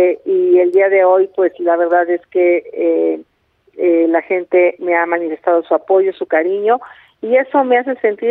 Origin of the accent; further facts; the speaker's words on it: Hidalgo, Mexico; más allá de dónde nací y dónde crecí, que nací en el Valle del Mezquital, en el estado de Hidalgo